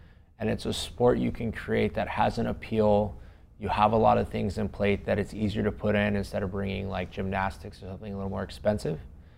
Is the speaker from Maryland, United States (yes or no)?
no; Pearland, Texas, United States; So obviously it's home for me. I grew up in Pearland, Texas.